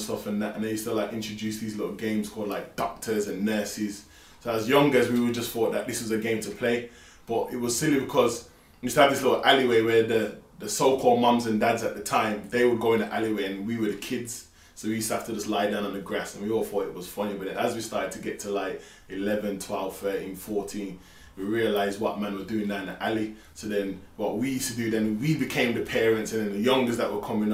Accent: Birmingham, West Midlands, United Kingdom; I'm from Birmingham. I grew up in an area called Birmingham, called Hockley. I was actually born in Handsworth, and at the age of 5, we moved to Hockley. And then I lived in Hockley from about 5 till about 15

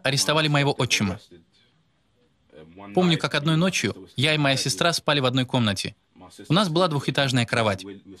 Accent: Bremen, Germany; Russian is a second language; Я родился и вырос в Германии, в городе Бремен. Это рядом с Гамбургом и Ганновером, север Германии. Меня растила мама, которая родом из Ганы, а также мой отчим, у которого американские корни.

